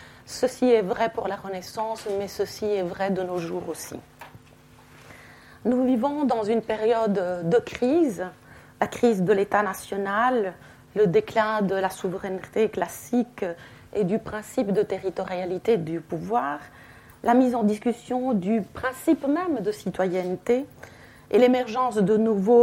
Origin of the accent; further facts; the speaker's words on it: Italy; French is a second language; je suis italienne et je suis spécialiste de la littérature italienne.